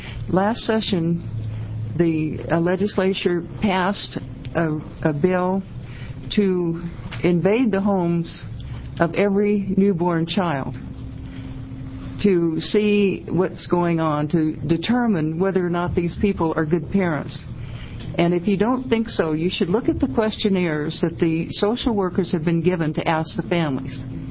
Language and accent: English; Harlan, Oregon, United States; Good morning. I'm from Harlan, Oregon, up in the hills in Lincoln County.